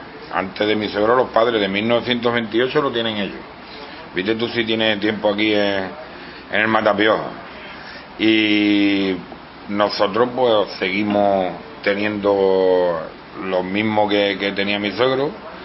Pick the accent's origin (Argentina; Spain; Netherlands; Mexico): Spain; Pues yo me he criado aquí, yo soy de la Ermita y aquí hemos jugado desde chiquitito. Aquí conocí a mi mujer y nos hemos venido a vivir aquí a un piso aquí del Matadero.